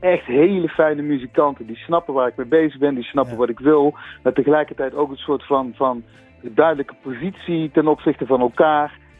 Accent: Limburg, Netherlands; kom ik uit Limburg, Midden-Limburg.

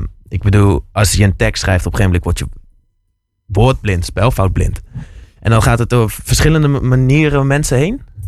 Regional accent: Capelle aan den IJssel, South Holland, Netherlands; Hoe belangrijk is het nog dat wij als Nederlanders of als Capellenaar nog goed Nederlands schrijven?

